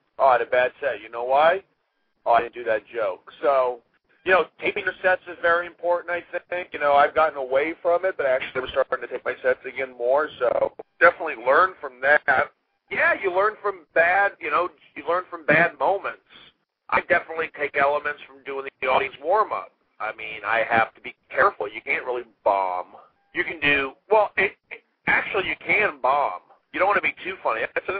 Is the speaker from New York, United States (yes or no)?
no; Los Angeles, California, United States; But I'm, you know, I'm from Los Angeles. I grew up out here.